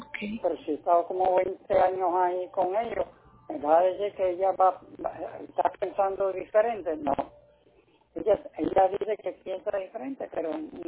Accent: Puerto Rico; also born or lived in United States; yo soy puertorriqueño, vivo en Puerto Rico. Y el que nace en un sitio, la mayoría de las veces muere ahí. Y yo pues decidí volver a Puerto Rico.

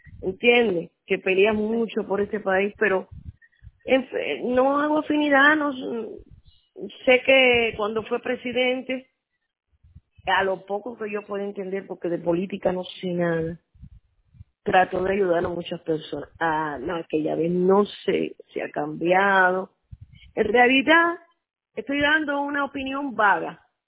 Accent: Cuba; Aunque soy cubana, fíjese, yo soy de nacionalidad, vaya, de nací en Cuba.

